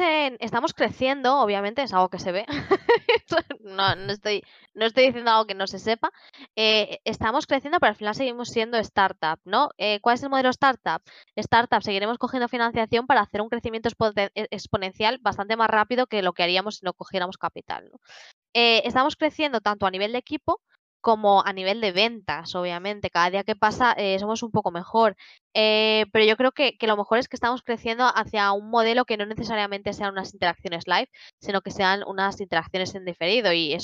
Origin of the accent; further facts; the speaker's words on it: Spain; Somos españoles y nos gustan las cosas gratis.